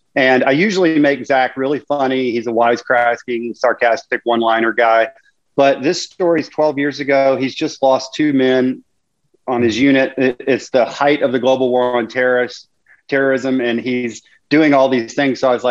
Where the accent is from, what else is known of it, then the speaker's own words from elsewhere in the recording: Memphis, Tennessee, United States; also born or lived in Miami; Born and raised. I lived in Miami for a few years, but the rest of the time I've been here in Memphis.